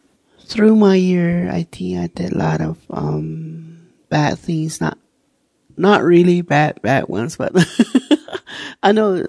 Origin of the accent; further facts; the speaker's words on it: Sweetwater, Arizona, United States; I'm from Sweetwater, Arizona.